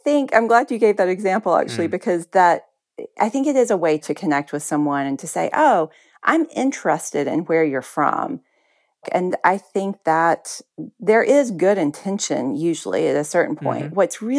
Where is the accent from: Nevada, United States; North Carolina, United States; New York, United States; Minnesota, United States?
North Carolina, United States; Yeah, so I am from Western North Carolina, identify very much as Appalachian.